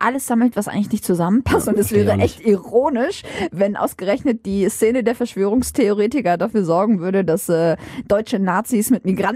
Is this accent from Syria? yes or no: yes; Syria; now in Germany; Also ich komme aus Syrien